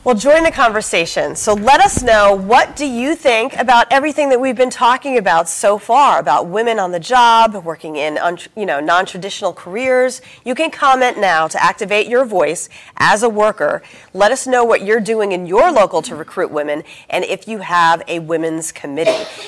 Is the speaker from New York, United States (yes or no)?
yes; New York, United States; I grew up in New York, so I say Nevada